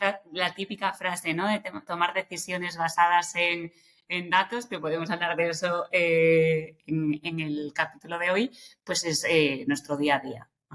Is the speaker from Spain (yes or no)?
yes; Galicia, Spain; also born or lived in Madrid; Y yo soy gallega, que me encanta decirlo. Hasta hace un año vivía en Madrid, entonces tenía como más sentido decirlo. Ahora vivo en Galicia